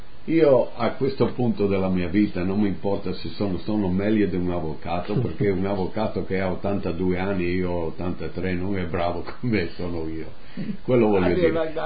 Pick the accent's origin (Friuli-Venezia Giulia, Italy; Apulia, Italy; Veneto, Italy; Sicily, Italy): Friuli-Venezia Giulia, Italy; now in United States; sono contento che sono friulano, sono contento che sono di origine italiana, amo l'America